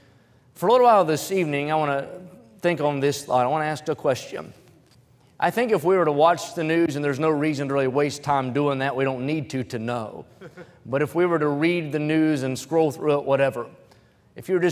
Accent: West Virginia, United States; When I was raised in West Virginia, pastor talked about how guns were more readily accessible back then

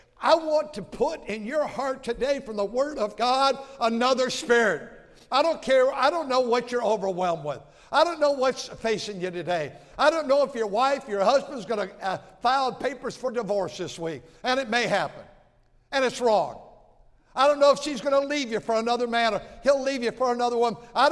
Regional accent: California, United States; also born or lived in Milwaukee; I was born in Milwaukee, but 24 months later, we came to California. And I've been here my whole entire life.

